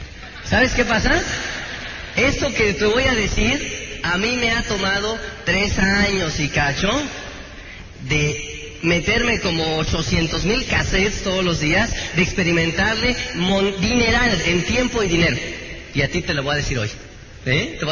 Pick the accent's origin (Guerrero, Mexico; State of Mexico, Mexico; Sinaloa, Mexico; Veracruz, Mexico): State of Mexico, Mexico; Tenancingo; porque allá donde yo soy, de Tenancingo, pues eran unos duraznos bien, bien sabrosos, ¿no?